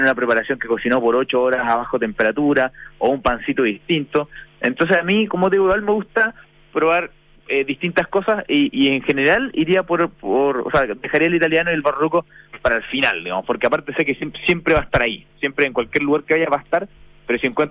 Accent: Chile; Obviamente viene de cerca porque soy chileno

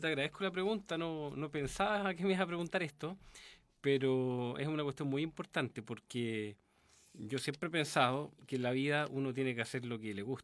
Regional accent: Valparaíso, Chile; De niño, yo viví en Valparaíso, tuve una familia bastante estructurada, sin mayores problemas

